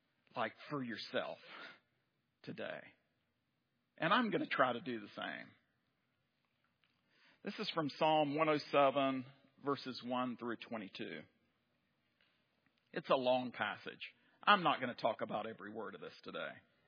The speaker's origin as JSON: {"language": "English", "town": "Lexington", "region": "North Carolina", "country": "United States", "tie": "born or raised there", "lives_now": "Japan", "said": "We've been there for 11 years, but I grew up over in Lexington, North Carolina, and that explains why I talk like this."}